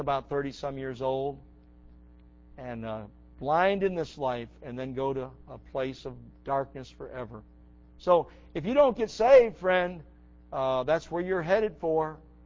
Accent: Buffalo, New York, United States; I know people in my hometown, Buffalo, New York, go to church every day.

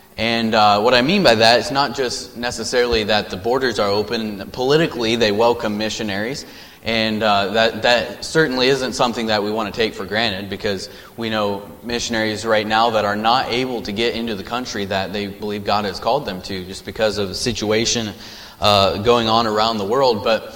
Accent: United States; And as soon as it came up in conversation that, as an American, why am I here?

